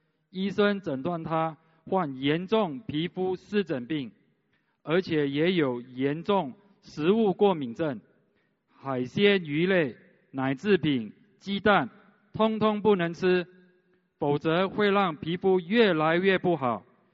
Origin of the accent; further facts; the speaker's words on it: Malaysia; 我是来自马来西亚的